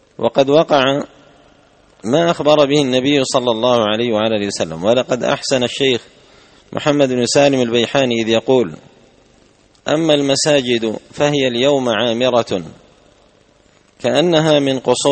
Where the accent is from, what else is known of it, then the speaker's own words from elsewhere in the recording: Yemen; وعندنا باليمن زيادة على هذا الشجرة الأثيمة